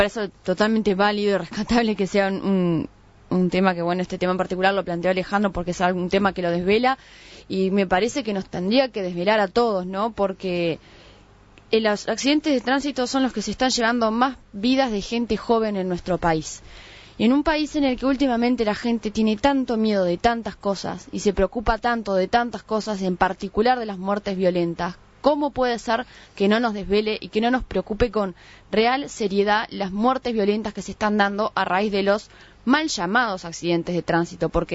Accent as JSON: {"language": "Spanish", "region": "Paysandú", "country": "Uruguay", "said": "yo soy de Paysandú"}